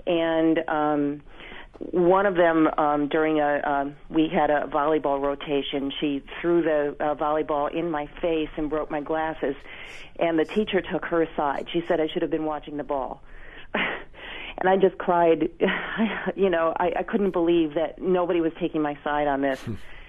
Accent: Wisconsin, United States; now in Hillside, United States; I grew up in Wisconsin, and I came from a private Catholic school right into a public high school for ninth grade

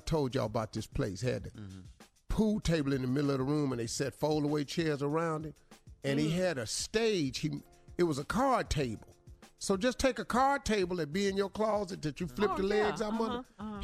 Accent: West Virginia, United States; Oh, dog, I'm from West Virginia.

